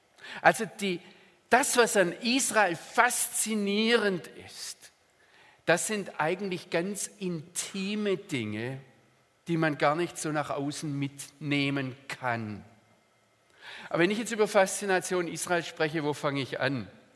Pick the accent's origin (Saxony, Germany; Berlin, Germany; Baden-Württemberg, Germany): Baden-Württemberg, Germany; Also, aber ich bin aufgewachsen im Schwarzwald. Meine Mutter ist Schwarzwälderin